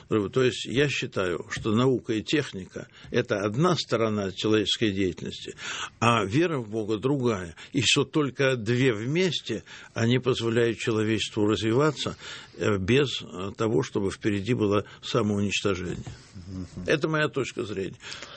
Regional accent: Saint Petersburg, Russia; Ну, мой родной город, на самом деле, Ленинград.

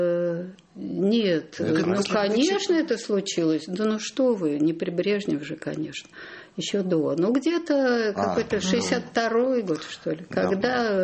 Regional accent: Kyiv, Ukraine; born there; Это моя первая родина. Я родилась в Киеве, я наполовину украинка.

